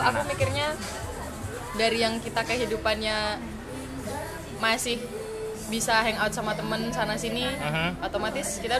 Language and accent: Indonesian; Tanjung Selor, North Kalimantan, Indonesia; Tanjung Selor.